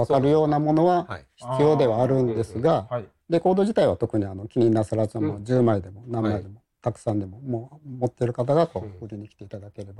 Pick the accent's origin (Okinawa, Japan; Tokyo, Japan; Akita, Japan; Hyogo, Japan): Okinawa, Japan; Naha; 僕はあの地元が那覇なので、はいまあ、那覇でオープンしますってことで始めました。